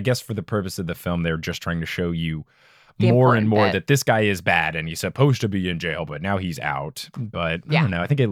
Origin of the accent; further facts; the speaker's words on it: United States; And I remember as an American reading this book